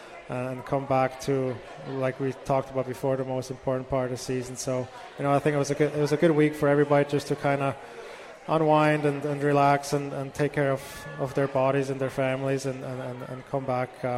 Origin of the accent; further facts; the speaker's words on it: Switzerland; growing up in Switzerland, you're exposed to it.